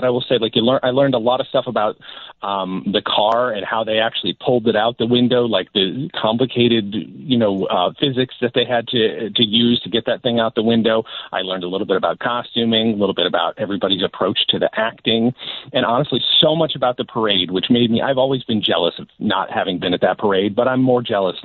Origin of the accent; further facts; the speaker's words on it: New York, United States; now in Detroit, United States; I'm from New York originally.